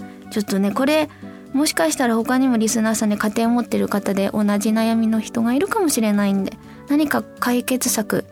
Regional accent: Tohoku, Japan; 私もすごい気持ち分かって、東北育ちだから乾燥する

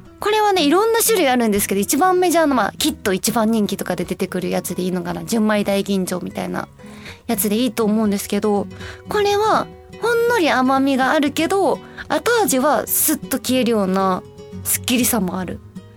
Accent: Osaka, Japan; moved away as an adult; now in Tokyo, Japan; 私、大阪出身なんですけど、22歳ぐらいで上京してきたんですね。

